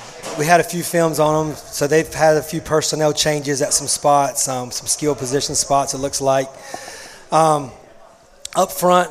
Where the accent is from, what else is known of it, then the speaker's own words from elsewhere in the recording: Greensboro, North Carolina, United States; I grew up in Greensboro. I went to Southern Guilford High School. So other than the 4 years I was away from college, I've always been in Guilford County.